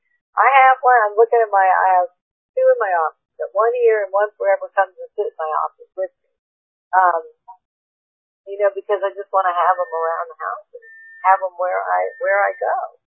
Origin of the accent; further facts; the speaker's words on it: New Orleans, Louisiana, United States; now in Florida, United States; I'm from New Orleans, I live in Florida, we would drive to New Orleans.